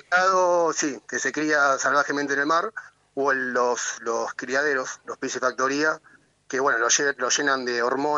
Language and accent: Spanish; Buenos Aires, Argentina; moved away as an adult; also born or lived in Spain; now in Bergen, Norway; Tengo 39 años y soy del barrio de Flores